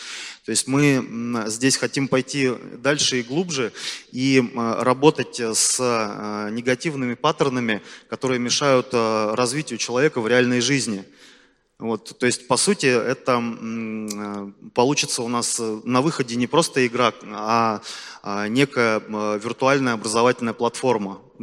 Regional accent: Buryatia, Russia; now in Saint Petersburg, Russia; я действительно родился и вырос в Республике Бурятия. И в Санкт-Петербурге живу уже достаточно продолжительное время, порядка 13 лет. И для меня Петербург уже давно стал родным городом.

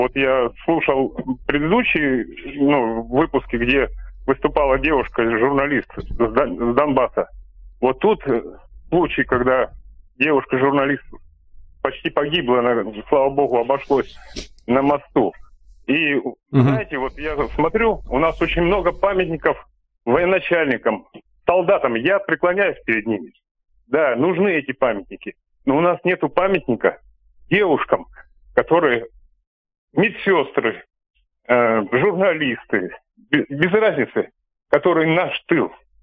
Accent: Moscow Oblast, Russia; я из Подмосковья.

